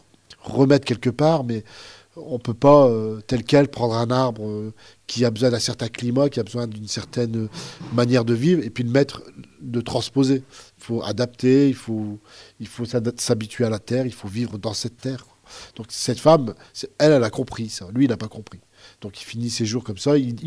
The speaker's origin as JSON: {"language": "French", "town": "Montigny-en-Gohelle", "region": "Hauts-de-France", "country": "France", "tie": "born or raised there", "said": "Oui, on est natifs de Montigny-en-Goële. On est des enfants de Schnorr, quoi, un habitué d'Achecoin. On est chez nous, ici, quoi."}